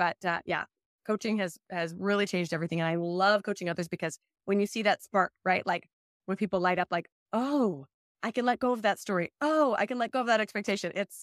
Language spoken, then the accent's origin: English; Brazil; first language Portuguese; English is a second language; moved away as an adult; now in United States; I'm originally from Brazil, so that's where the accent comes from. My first language is Portuguese. I speak Portuguese, Spanish